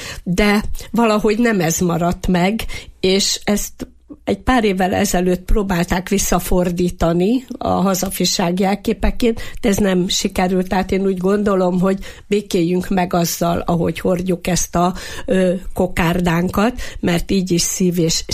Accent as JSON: {"language": "Hungarian", "country": "Hungary", "said": "legyünk arra büszkék, hogy magyarok vagyunk"}